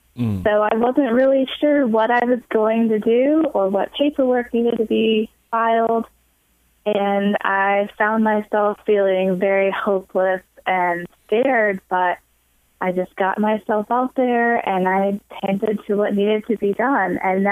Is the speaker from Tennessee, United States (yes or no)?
yes; Cookeville, Tennessee, United States; now in Chattanooga, United States; So, yes, I am a Cookevillian all the way through, young to old, and I really love my hometown.